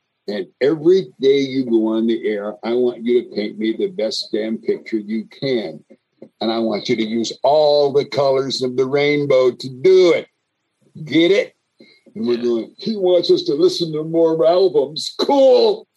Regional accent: East Coast, United States; You see, I grew up on the East Coast primarily.

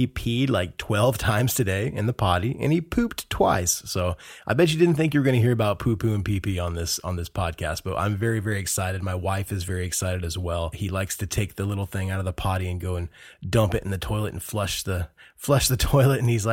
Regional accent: Indiana, United States; Yeah, man, I'm from Indiana, born and raised, bro.

